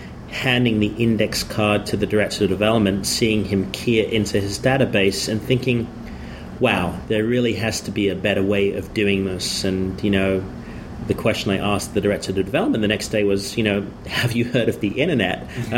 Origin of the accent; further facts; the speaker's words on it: United Kingdom; now in Austin, United States; I was not from Austin, so I didn't have a network. I'm actually from the UK. I'd only been in the US a couple of years at business school at that point.